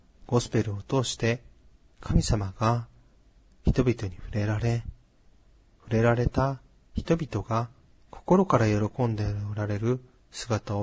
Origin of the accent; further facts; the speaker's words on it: Iwate, Japan; now in Tokyo, Japan; この御言葉が確認の御言葉となり、実家のある岩手から上京するために、東京での仕事を見つけることになりました。岩手にいる時の仕事は、コンピューター会社の営業をしていました。